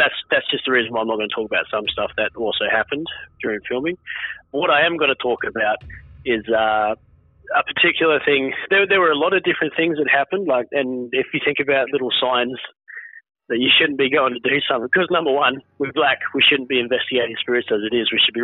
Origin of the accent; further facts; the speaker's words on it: Toowoomba, Queensland, Australia; But I'm also Murray as well, so I'm from Mumob from Toowoomba, but don't know too much about that side.